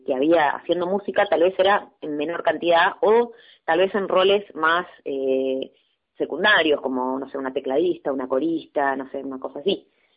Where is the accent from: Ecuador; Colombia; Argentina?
Argentina; Córdoba; Nosotros somos del interior, o sea, somos de Córdoba